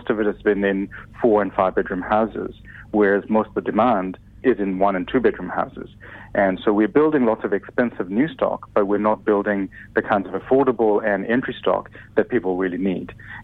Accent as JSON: {"language": "English", "country": "New Zealand", "said": "homeownership is a very important part of being a Kiwi. It really identifies us as being part of community and society"}